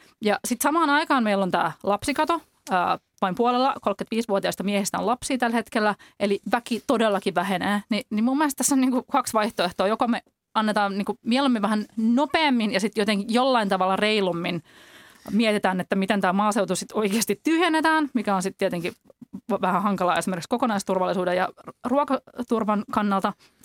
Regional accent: Turku, Southwest Finland, Finland; moved away as an adult; now in Helsinki, Finland; olen itse Turusta kotoisin, mutta on niin kuin pakko muutettu työn perässä tänne Helsinkiin ja edelleen kaipaan usein Turkuun

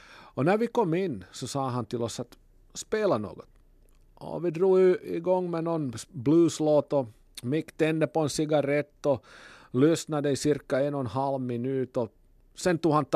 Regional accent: Finland; Vi är stora fans från Finland i Europa.

